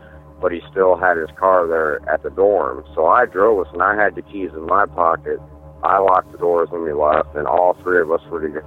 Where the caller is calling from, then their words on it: Port Clinton, Ohio, United States; calling from Port Clinton, Ohio.